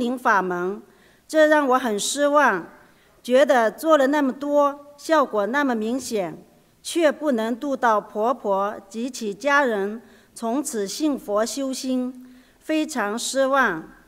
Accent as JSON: {"language": "Chinese", "country": "France", "said": "我是来自法国的"}